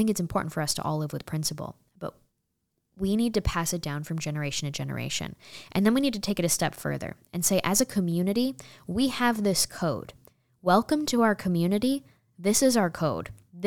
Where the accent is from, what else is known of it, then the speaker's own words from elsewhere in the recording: New York, United States; now in Texas, United States; I moved from New York State, to Texas.